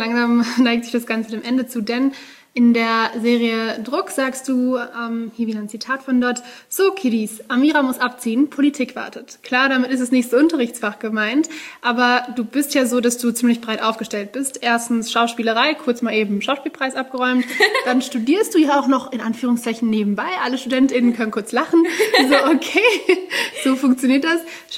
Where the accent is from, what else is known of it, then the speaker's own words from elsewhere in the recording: Germany; Aber ich zahle Steuern und jeder Deutsche soll sehen, ich bin Deutscher.